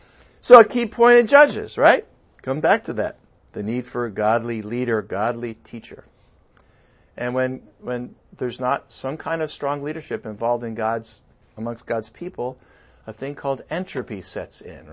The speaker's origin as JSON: {"language": "English", "region": "New England", "country": "United States", "tie": "born or raised there", "said": "Because I grew up in New England, my mom's English, and all that kind of stuff."}